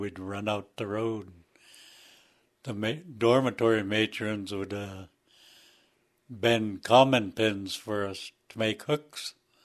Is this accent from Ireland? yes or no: no; Kasaan, Alaska, United States; also born or lived in Tatitlek; So I was born up in Tetitlik, Alaska, which is in Prince William Sound.